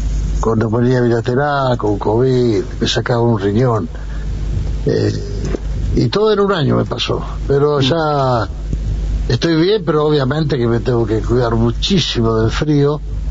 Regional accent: San Miguel del Monte, Buenos Aires Province, Argentina; Estoy acá en San Miguel del Monte ahora. Vivo, paso más tiempo acá en mi ciudad natal, donde nací.

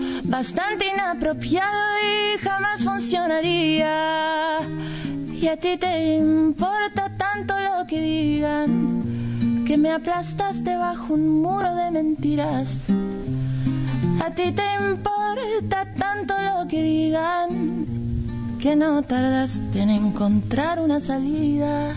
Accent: Córdoba, Argentina; now in Mexico; En Córdoba capital, crecí en Argüello y ahora vivo en México.

